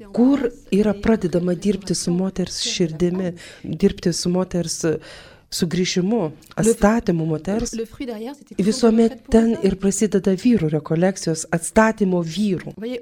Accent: France; Lithuanian is a second language; Ir aš kaip prancūzė, aš taip pat priemu Dievo pamokas per tai.

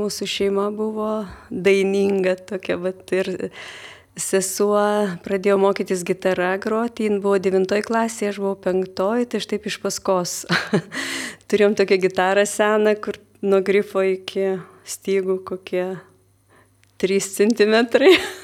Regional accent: Telšiai County, Lithuania; born there; Vieną seserį, mes gimėm tokiam vienkimį visai užkampyje, Plungės rajone, tikrai daug erdvės, daug gamtos ir daug dainų.

